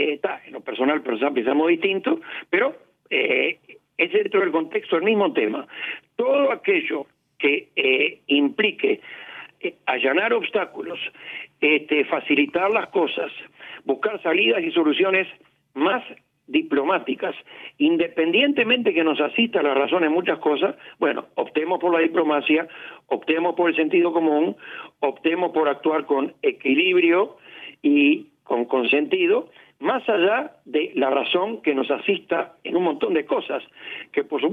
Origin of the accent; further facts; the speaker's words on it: Uruguay; uno como uruguayo, por supuesto, quiere lo mejor para Uruguay